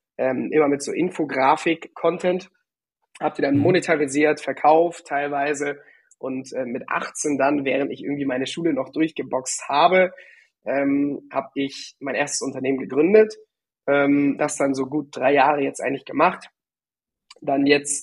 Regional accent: Hamburg, Germany; now in Frankfurt, Germany; ich bin eigentlich aus Hamburg, also schöne Norddeutscher, ne? Bin dann nach Frankfurt gezogen

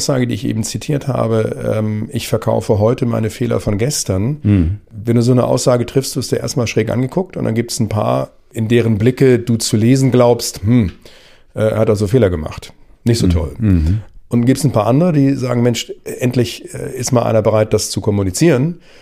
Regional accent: Hamburg, Germany; aus meiner Heimatstadt Hamburg

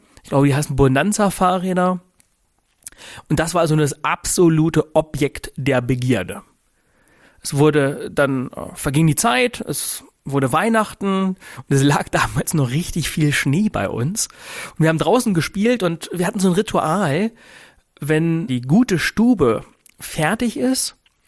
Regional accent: Winkel, Lower Saxony, Germany; also born or lived in Celle; wir hatten ein Haus in der Nähe von Gifhorn im Örtchen Winkel mit einem ganz, ganz großen Grundstück. Ich bin ganz behütet und unterstützt aufgewachsen

